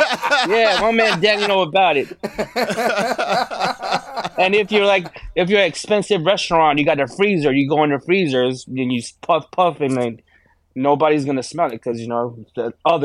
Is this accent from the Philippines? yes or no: yes; Philippines; Because I grew up in the Philippines not eating at all.